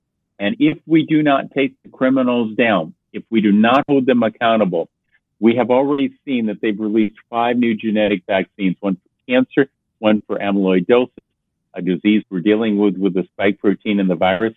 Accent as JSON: {"language": "English", "region": "Iowa", "country": "United States", "said": "a favorite of mine since I'm originally from Iowa"}